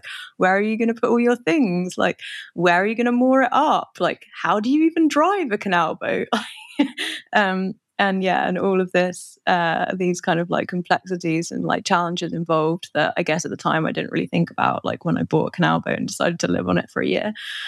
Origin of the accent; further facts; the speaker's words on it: England, United Kingdom; I grew up in England and how did I kind of connect with the mountains?